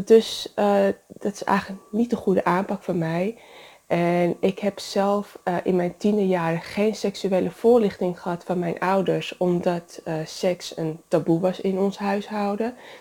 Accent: Amsterdam, North Holland, Netherlands; ik ben 33 jaar, ik kom uit Amsterdam

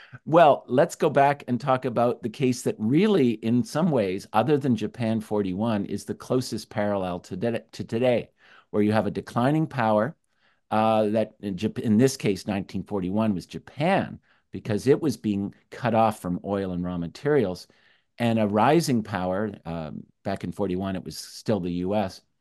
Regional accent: Canada; I'm a Canadian, by the way, so I did not grow up with the American Revolution and the language of taxation without representation and so forth that Americans learn in high school.

